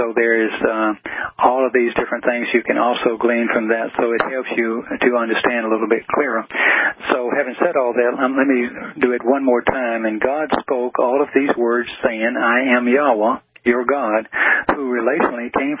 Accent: the South, United States; I'm from the South where there's Lord everything.

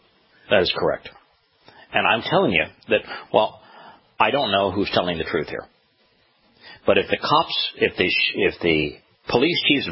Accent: Los Angeles, California, United States; moved away; And I grew up in the Los Angeles area through both of them. And it was the second one that caused me to leave the Los Angeles area.

